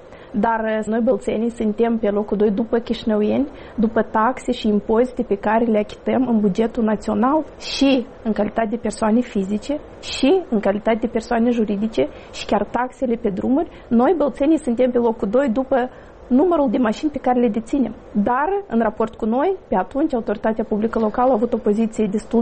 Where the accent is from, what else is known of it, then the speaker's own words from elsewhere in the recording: Bălți, Moldova; L-am felicitat pe Renato Osatăi pentru că vin din Bălți și îl cunosc mai bine pe Renato Osatăi.